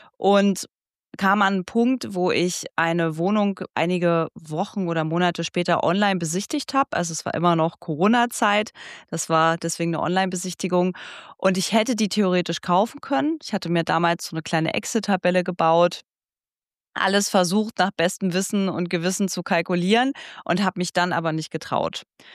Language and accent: German; Frankfurt, Brandenburg, Germany; born there; Also ich komme selber, ich bin gebürtig aus Frankfurt-Oder.